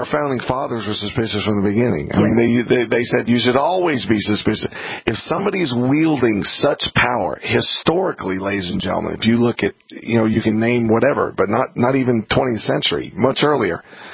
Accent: United States; My parents were born here. I think I'm an American.

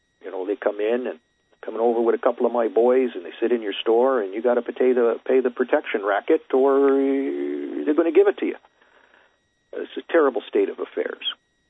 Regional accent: Canada; Anyway, I'm your host from Canada

